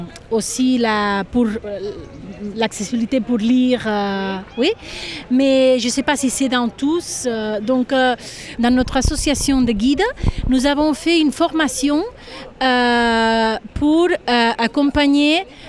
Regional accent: Figueres, Catalonia, Spain; French is a second language; et je suis de Figueras

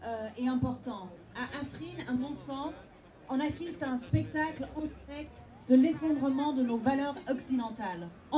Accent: Geneva, Switzerland; Je ne suis pas kurde, je suis genevoise, simplement.

